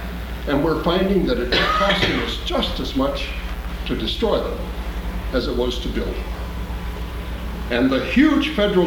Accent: Rapid City, South Dakota, United States; I grew up in Rapid City, South Dakota, a great big military base out there.

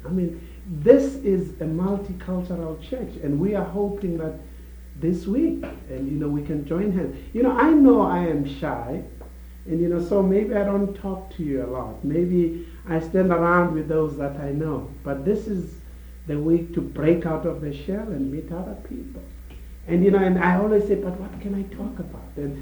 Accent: South Africa; I know growing up in South Africa, when everything falls apart, it's like God isn't there.

